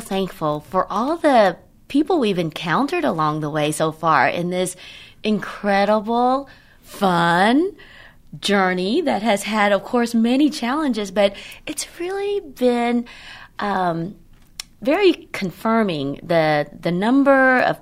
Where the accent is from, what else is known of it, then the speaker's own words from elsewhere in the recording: Vietnam; English is a second language; also born or lived in Boston / New Orleans; now in Dallas, United States; I'm actually originally from Vietnam, but since moving to the States, I've lived in like Boston, New Orleans, Dallas